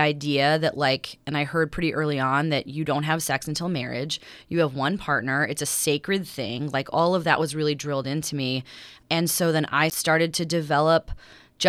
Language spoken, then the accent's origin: English; Baltimore, Maryland, United States; I'm born and raised in Baltimore.